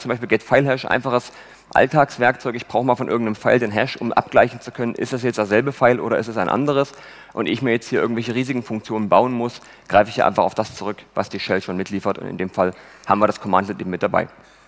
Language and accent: German; Leipzig, Saxony, Germany; Name ist schon gesagt worden, 29 Jahre alt. Ich komme aus Leipzig, man hört das hoffentlich nicht allzu sehr.